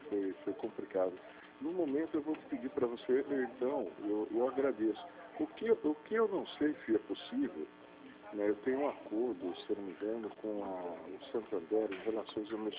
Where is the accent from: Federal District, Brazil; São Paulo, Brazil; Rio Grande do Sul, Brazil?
São Paulo, Brazil; Piracicaba; Sou de Piracicaba.